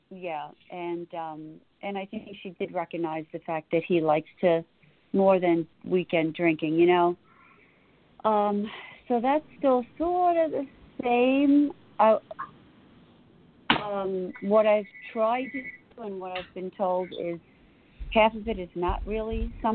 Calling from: New York, United States; I'm calling from New York.

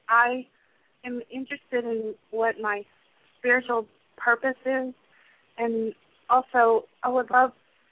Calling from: San Antonio, Texas, United States; I'm from San Antonio, Texas.

